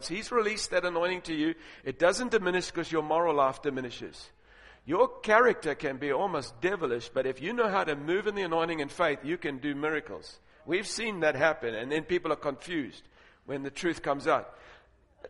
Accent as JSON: {"language": "English", "country": "South Africa"}